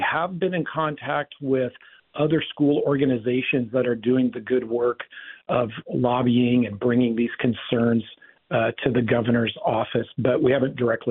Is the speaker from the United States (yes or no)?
yes; Minnesota, United States; but just as a Minnesotan, you know, one of the things that we've really prided ourselves on is this inclusive nature.